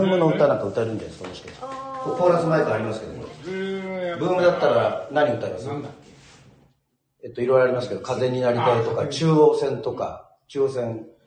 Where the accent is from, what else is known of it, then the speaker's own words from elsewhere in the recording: Yamanashi, Japan; 皆さん沖縄の方だと思ってるかもしれませんけど、分は、山梨県出身でございます